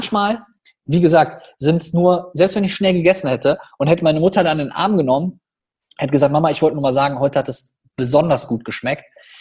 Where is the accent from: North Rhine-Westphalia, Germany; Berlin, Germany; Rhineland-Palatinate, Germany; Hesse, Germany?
North Rhine-Westphalia, Germany; accent: Cologne; now in Düsseldorf, Germany; mir sollte manchmal mein Kölner Akzent so ein bisschen peinlich sein